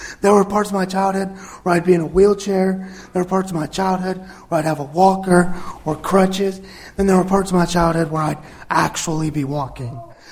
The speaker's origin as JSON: {"language": "English", "town": "Aberdeen", "region": "North Carolina", "country": "United States", "tie": "born there", "said": "So I was born in North Carolina. Please don't hold that against me if you're going to hold it against me. I was born in North Carolina, lived in, y'all are going to like this, I bet. I lived in Aberdeen, North Carolina."}